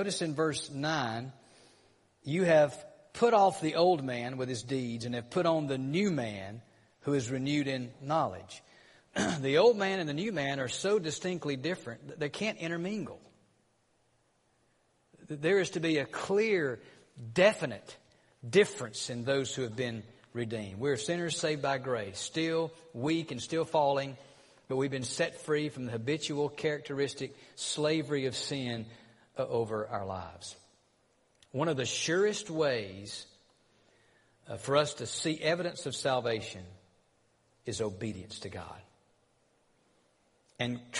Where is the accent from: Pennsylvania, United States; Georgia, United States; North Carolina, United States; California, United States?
Georgia, United States; Look, I'm from North Georgia, okay? I mean, cut me some slack.